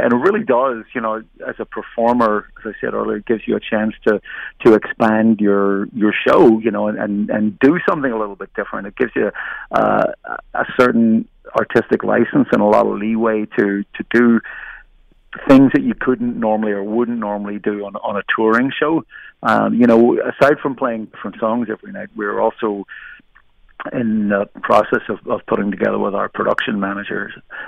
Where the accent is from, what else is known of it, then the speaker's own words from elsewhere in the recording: Ireland; I'm Irish, so of course I can drink.